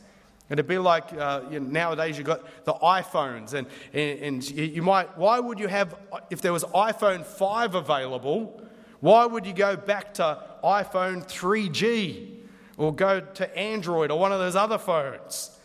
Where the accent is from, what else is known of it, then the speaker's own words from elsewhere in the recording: Newcastle, New South Wales, Australia; also born or lived in Lithgow; I've lived in many different parts of the world. I was born in Newcastle, and I'm a Novocastrian, so that makes me royalty. I'm a Novocastrian.